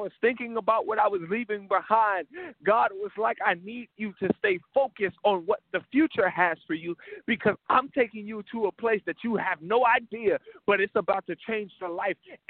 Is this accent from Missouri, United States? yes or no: yes; Missouri, United States; moved away as an adult; I was living in my home state of Missouri. And I knew for sure that the Lord was calling me. He was telling me to move, to leave, and to come to the East Coast.